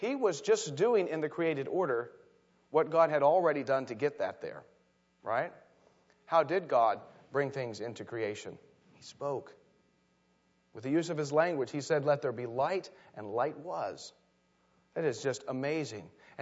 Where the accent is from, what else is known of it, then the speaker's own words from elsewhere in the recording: Indiana, United States; born there; now in Ohio, United States; In Ohio, in the state of Ohio, which is where I'm from now, I was born in Indiana, now I'm a Buckeye.